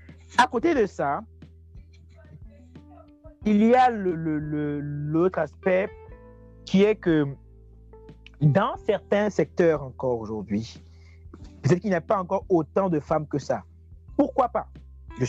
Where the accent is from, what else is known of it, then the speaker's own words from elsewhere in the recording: Togo; Même chez nous en Afrique, même au Togo, peut-être que je prends l'exemple du Togo.